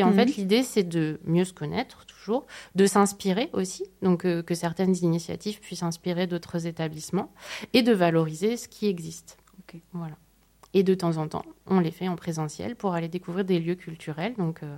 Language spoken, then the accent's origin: French; Nancy, Grand Est, France; un groupe d'artistes nancéens que je connais, qui est ma région d'origine.